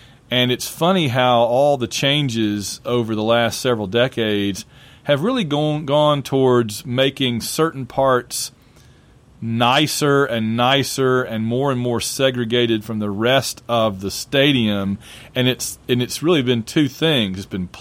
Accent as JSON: {"language": "English", "town": "Sylacauga", "region": "Alabama", "country": "United States", "tie": "born or raised there", "said": "They got married in Sylacauga, my hometown."}